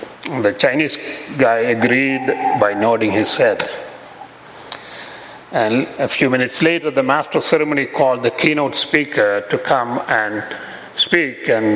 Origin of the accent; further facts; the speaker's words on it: India; now in United States; I would tell them that I'm from India